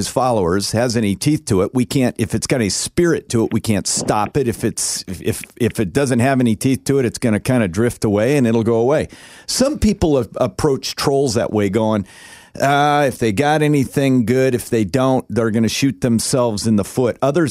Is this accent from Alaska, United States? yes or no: yes; Alaska, United States; I was from Alaska, so I wanted to check out the gubernatorial kind of dialogue post-election and senatorial race as well.